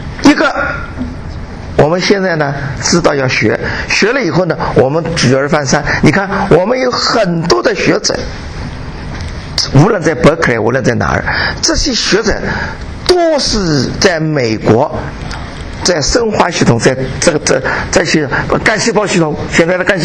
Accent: China; 那么我们中国人呢有一个优点，就是可以中西结合。

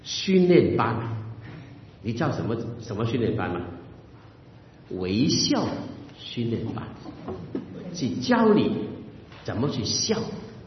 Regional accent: Guangdong, China; 我是广东人，广东人有句话很有意思

